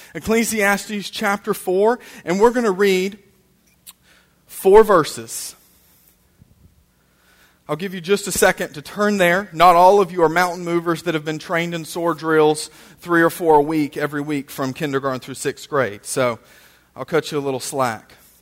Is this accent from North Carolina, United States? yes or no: yes; High Point, North Carolina, United States; also born or lived in Michigan / Georgia; now in Randleman, United States; I was raised, well, in Randleman, technically. I was raised in High Point, and now I live in Randleman.